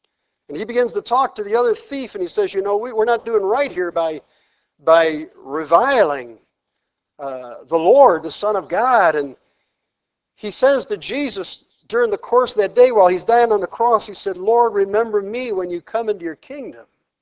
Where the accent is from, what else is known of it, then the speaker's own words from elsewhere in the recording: Orchard Park, New York, United States; I know in the town I grew up in Orchard Park, we used to have there is a park there called Chestnut Ridge Park.